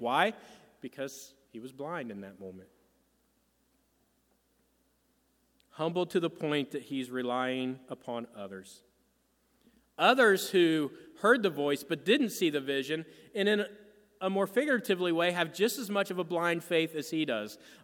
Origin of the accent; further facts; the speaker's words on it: South Charleston, Ohio, United States; Some of you may know that my hometown is in South Charleston, Ohio. I'm sure all of you have heard of it. It's a booming metropolis, population 1,400. In between Columbus and Dayton, just kind of south of Springfield, Ohio. And I grew up there.